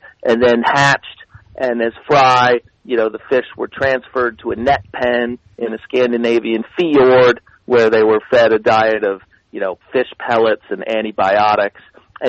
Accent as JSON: {"language": "English", "region": "New England", "country": "United States", "tie": "born or raised there", "said": "and I'm from New England originally, and I grew up, you know, not that far from the Connecticut River"}